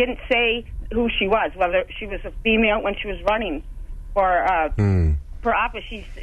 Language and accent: English; Michigan, United States; the racism, which I never saw growing up in the Upper Peninsula